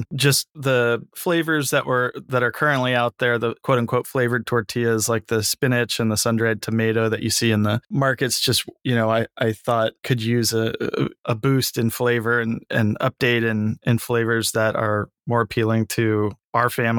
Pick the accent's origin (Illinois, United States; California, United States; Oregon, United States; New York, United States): California, United States; San Francisco; because I grew up in San Francisco and I'm a big fan of the Mission style burrito with, you know, the wrap that you can get in a lot of great taquerias in town here.